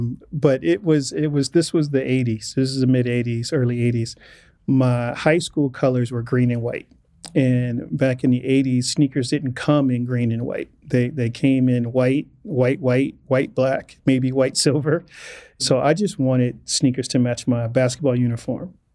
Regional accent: Joliet, Illinois, United States; also born or lived in Inglewood, United States; just our environment that we were growing up in Joliet.

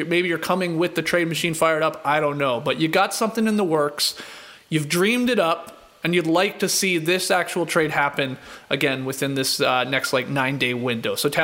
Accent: Canada; Look, I've got a punchable face. I'm Canadian.

